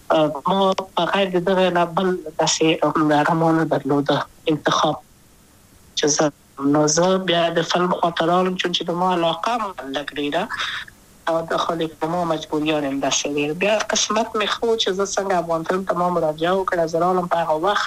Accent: Kabul, Afghanistan; also born or lived in Wardak; د کابل په تخته پل سیمه کې یم او لویا شویم کابل کې

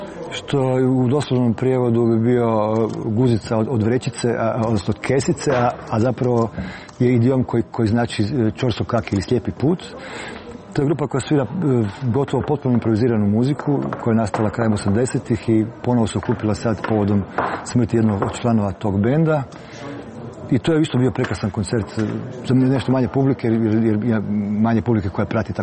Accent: Krapina-Zagorje County, Croatia

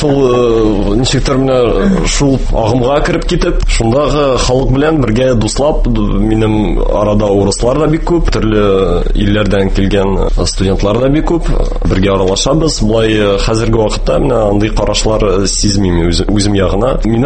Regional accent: Nizhnekamsk, Tatarstan, Russia; moved away as an adult; Үзем Түбән Кама районының туып үскән кеше инде. Мәктәпне шунда бетердем инде, татар гимназиясын.

